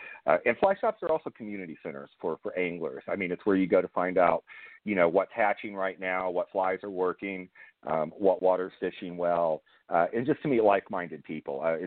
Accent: Texas, United States; I grew up with alligators on the Texas coast, and it was not uncommon at all to see them when we were fishing

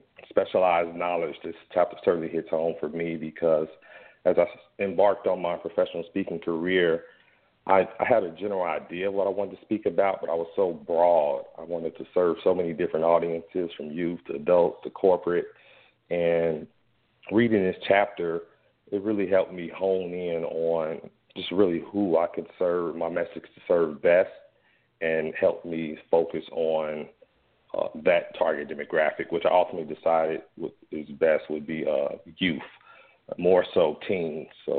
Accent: Gary, Indiana, United States; I got my start. I had a pretty humble beginning growing up in Gary, Indiana, but many of you may know it's home

